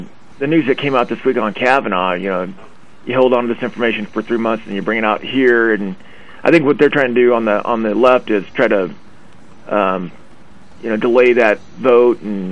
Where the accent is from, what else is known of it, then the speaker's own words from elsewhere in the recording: Idaho, United States; I'm from Idaho where the rivers run cold and fast for the most part.